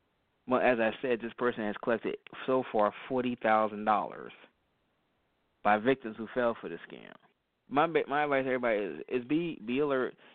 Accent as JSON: {"language": "English", "town": "East Orange", "region": "New Jersey", "country": "United States", "tie": "born or raised there", "said": "I'm playing this a lot because this young lady, she is from my hometown of East Orange, New Jersey."}